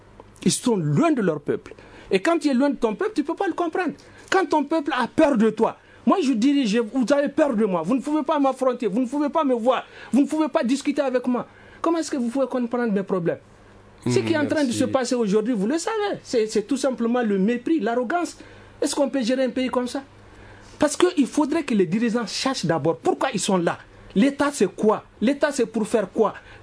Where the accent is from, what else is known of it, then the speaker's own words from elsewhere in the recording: Mali; Nous sommes là des Maliens.